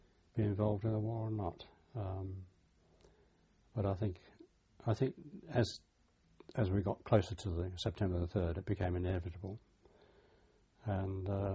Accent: Birmingham, West Midlands, United Kingdom; born there; I was born in Birmingham, on 16th of October 1920.

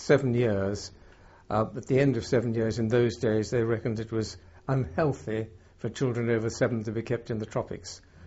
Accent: Uganda; born there; I was born in Uganda.

